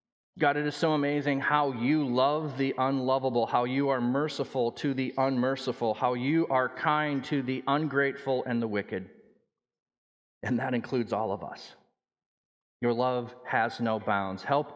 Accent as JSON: {"language": "English", "country": "Netherlands", "tie": "born or raised there", "moved": "yes", "said": "That's probably because I grew up in Holland and the city clears your sidewalks."}